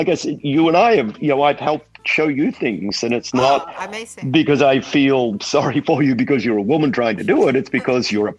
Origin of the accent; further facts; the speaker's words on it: Australia; growing up in Australia, it's, yeah, there's some sexism, but it's not as bad as a lot of other countries.